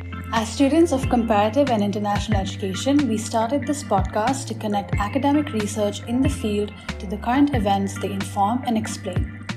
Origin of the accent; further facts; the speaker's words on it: Karnataka, India; in my home state of Karnataka